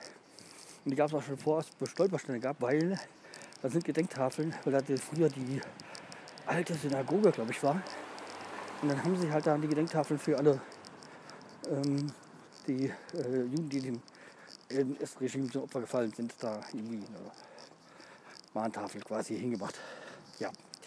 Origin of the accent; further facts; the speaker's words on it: Steinheim, Germany; Und ich bin, wie gesagt, ich bin zwar hier in Steinheim groß geworden. Na, nee, nein. Ich habe eigentlich früher in Kleinarm gewohnt, aber war in Steinheimer Verein. Das heißt, somit bin ich in Steinheim eigentlich schon groß geworden.